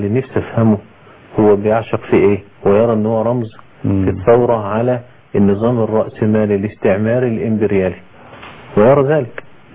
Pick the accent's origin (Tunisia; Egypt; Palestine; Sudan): Egypt; لكن ممكن احنا عندنا في مصر مثلا